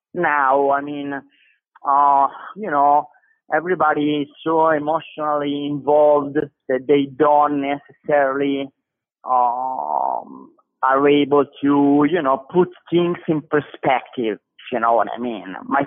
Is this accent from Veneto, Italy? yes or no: no; Tuscany, Italy; English is a second language; because we are both from Tuscany